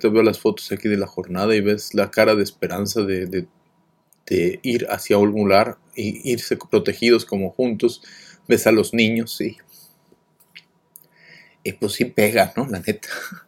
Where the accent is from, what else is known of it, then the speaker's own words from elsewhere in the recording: Mexico; moved away; Me gusta saber qué pasa en México, porque bueno, pues es de donde vengo